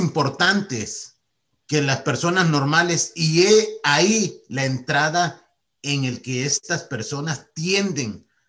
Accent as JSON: {"language": "Spanish", "country": "Mexico", "said": "están muy por debajo de todos nosotros como mexicanos."}